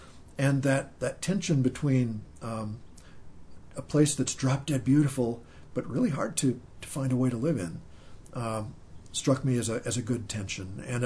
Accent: Minnesota, United States; Like I said, I grew up in Minnesota, but we only went west when we traveled.

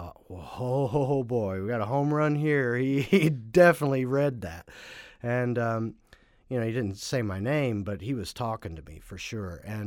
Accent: Knoxville, Tennessee, United States; I grew up in South Knoxville, you know.

